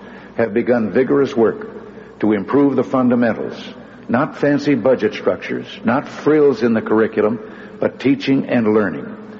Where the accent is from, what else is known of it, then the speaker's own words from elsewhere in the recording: California, United States; In my home state of California